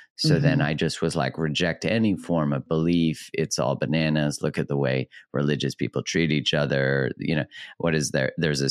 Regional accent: Canada; when I'm Canadian

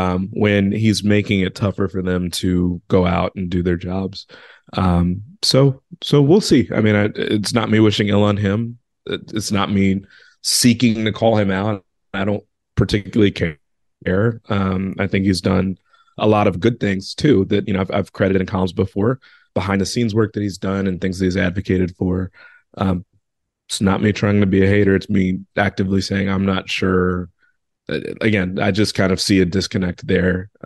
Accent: Chicago, Illinois, United States; I grew up and lived in Chicago during a time where the Bulls had, you know, Derrick Rose for a lot of those years

